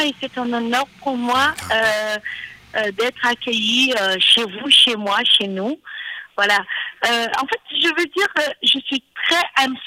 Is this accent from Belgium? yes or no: yes; Belgium; moi, je vis en Belgique, j'ai grandi en Belgique, j'ai fait mes études en Belgique.